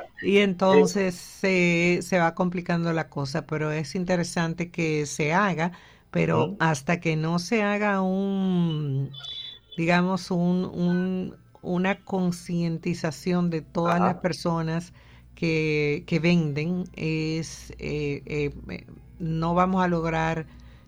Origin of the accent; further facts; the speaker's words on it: Dominican Republic; porque yo soy dominicana y si quiero algo sé dónde lo voy a buscar y tranquila